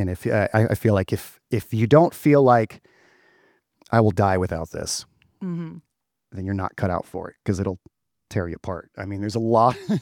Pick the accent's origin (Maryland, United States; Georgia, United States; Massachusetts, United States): Georgia, United States; Okay, so born and raised in Georgia, we were pretty poor for sure.